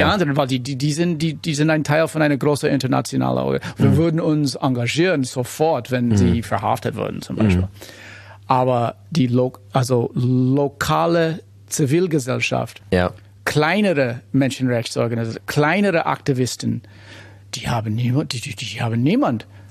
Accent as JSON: {"language": "German", "country": "United States", "second_language": "German", "lives_now": "Berlin, Germany", "said": "Ich bin Amerikaner, ich wohne hier in Berlin"}